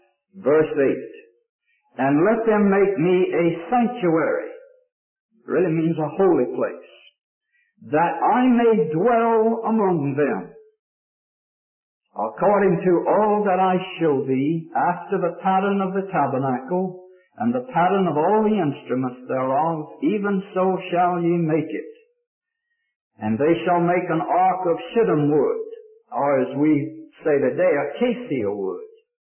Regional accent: Augusta, Georgia, United States; he brought the model to Augusta, Georgia, which is my hometown

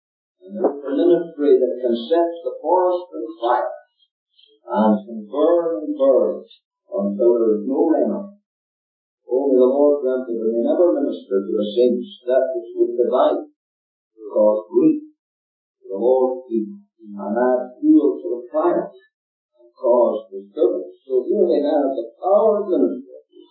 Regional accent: Ireland; We're very gracious even when we're away from Ireland.

